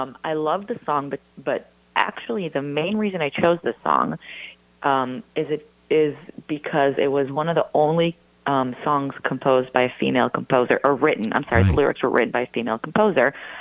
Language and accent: English; Tel Aviv, Tel Aviv District, Israel; English is a second language; I grew up in Motown, actually, even though I grew up in Tel Aviv because my mother's from Detroit.